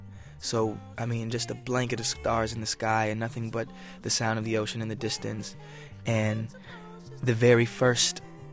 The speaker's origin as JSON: {"language": "English", "town": "Los Angeles", "region": "California", "country": "United States", "tie": "born or raised there", "said": "And I grew up in San Pedro, which is like a port city in L.A. And I kind of grew up right where the projects start, so kind of in the not-so-good parts."}